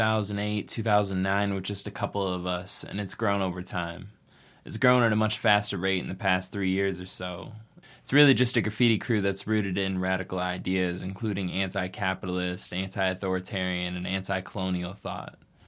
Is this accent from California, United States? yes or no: yes; California, United States; All the people involved in this project at this time are born and raised in the Bay Area.